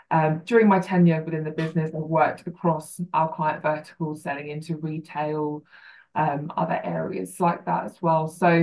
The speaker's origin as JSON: {"language": "English", "region": "South East England", "country": "United Kingdom", "lives_now": "London, United Kingdom", "said": "I live in Southeast London, but I'm originally from East Sussex by the coast."}